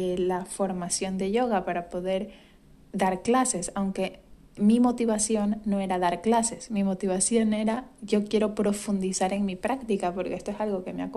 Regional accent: Guayaquil, Guayas, Ecuador; yo vivía en Ecuador, yo soy de Ecuador. En Ecuador casi no había solo un estudio de yoga en toda la ciudad, en Guayaquil.

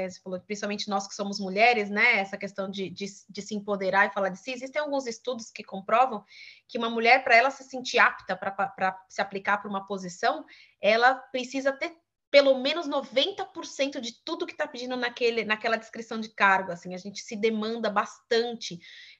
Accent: Brazil; A gente já tem isso inerente como brasileiros, em relação à cultura

